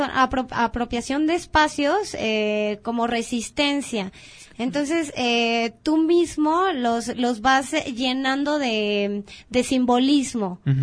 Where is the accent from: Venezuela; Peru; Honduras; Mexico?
Mexico; Sí, yo soy mexicana, ¿no? Yo estoy en medio de todo esto.